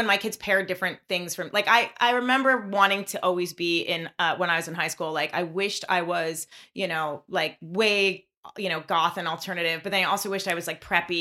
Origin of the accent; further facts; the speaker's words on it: Westport, Connecticut, United States; You know, like where when I grew up in Westport, Connecticut.